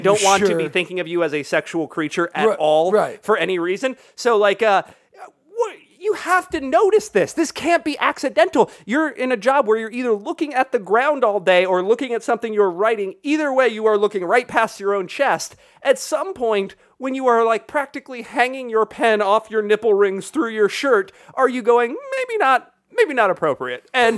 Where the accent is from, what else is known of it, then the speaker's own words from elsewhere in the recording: San Diego, California, United States; And I grew up in San Diego.